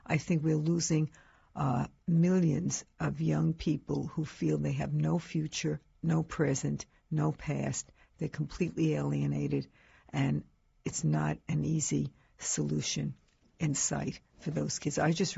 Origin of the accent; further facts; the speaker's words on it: New York City, New York, United States; I grew up in New York City, and every high school had at that time a Department of Industrial, what do they call it?